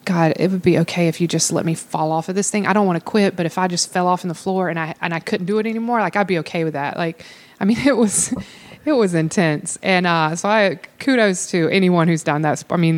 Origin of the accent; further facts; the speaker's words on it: North Carolina, United States; I grew up in North Carolina, a small town in Western North Carolina. Grew up playing 3 sports a year.